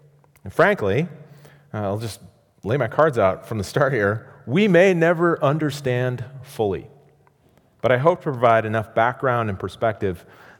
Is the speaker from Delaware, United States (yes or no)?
no; Iowa, United States; To my Midwestern sensibilities, I grew up in Iowa, clams are weird.